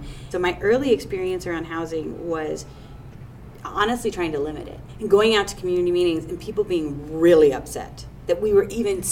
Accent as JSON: {"language": "English", "town": "Perry Township", "region": "Ohio", "country": "United States", "tie": "born or raised there", "said": "I grew up in actually a township. I did. I grew up in Perry Township, which is on 315 North."}